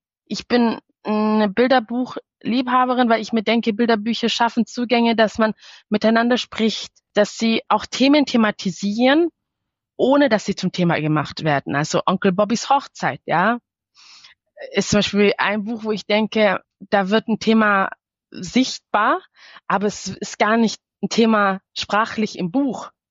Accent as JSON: {"language": "German", "country": "Eritrea", "first_language": "Tigrinya", "second_language": "German", "said": "ich komme aus Eritrea, ein eritreisch sprechendes Kind, also Tigrinya sprechen wir"}